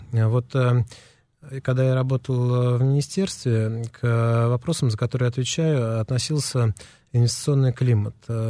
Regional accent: Moscow, Russia; Я из Москвы, я коренной москвич.

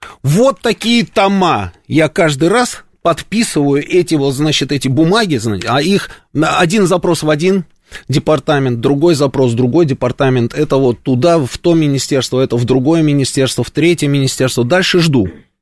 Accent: Transnistria, Moldova; Я из Приднестровья

